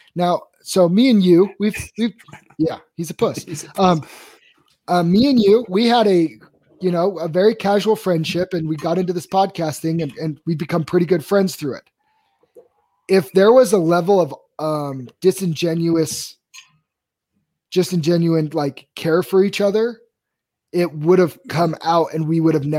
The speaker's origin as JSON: {"language": "English", "town": "Cleveland", "region": "Ohio", "country": "United States", "tie": "born or raised there", "said": "I'm a Cleveland guy. This is my hometown."}